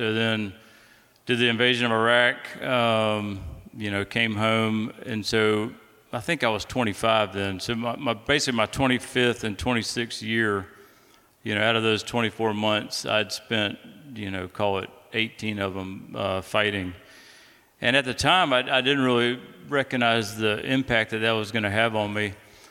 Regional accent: Columbia, United States; also born or lived in San Francisco; but I grew up here in Columbia.

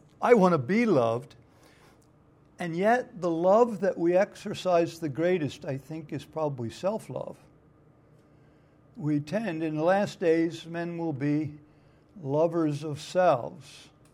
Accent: Philadelphia, Pennsylvania, United States; I'm from Philadelphia, the city of brotherly love, although it's usually called the city of brotherly shove.

